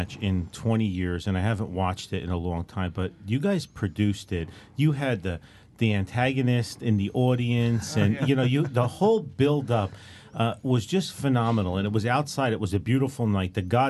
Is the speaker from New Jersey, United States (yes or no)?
yes; Newark, New Jersey, United States; Or when I was a kid growing up in Newark, we said wrestling.